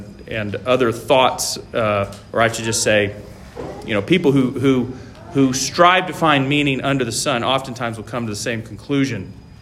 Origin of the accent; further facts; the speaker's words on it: Taiwan; You know, I grew up in Taiwan, and in the funerals that took place there, it wasn't unusual for there to be paper cars or paper airplanes